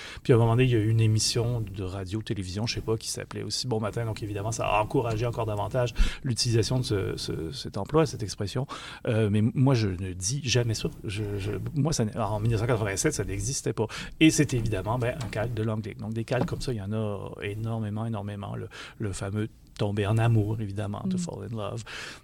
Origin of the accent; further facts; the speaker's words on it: Quebec, Canada; moved away; Moi, ça fait très longtemps que je suis parti du Québec. Je suis parti du Québec en 1987.